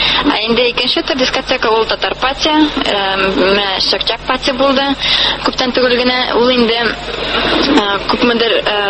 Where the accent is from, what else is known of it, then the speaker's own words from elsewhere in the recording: Nizhnekamsk, Tatarstan, Russia; moved away; Үзем мин Татарстаннан, Түбән Кама шәһәреннән, шунда туып үстем. Монда инде 4 ел элек килдем укырга.